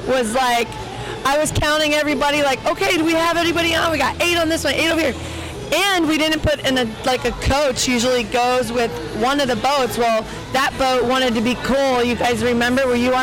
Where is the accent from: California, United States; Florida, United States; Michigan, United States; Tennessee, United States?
Florida, United States; Orlando; also born or lived in Pennsylvania; I was born in Pennsylvania, but I grew up, I moved down when I was about seven and moved to the Orlando area.